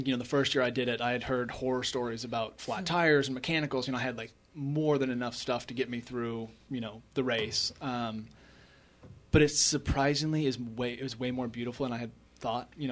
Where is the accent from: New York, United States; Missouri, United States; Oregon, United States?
Oregon, United States; now in Vermont, United States; You know, I grew up in Oregon. Now I live in Vermont.